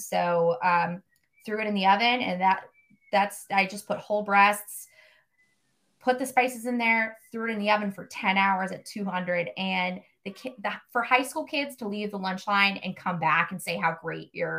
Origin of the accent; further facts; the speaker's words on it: Boston, Massachusetts, United States; at 14, I'm traveling from Forest Hills on the Orange Line to Jackie's house in Alston on the Green Line, taking a bus and two trains to get to her house.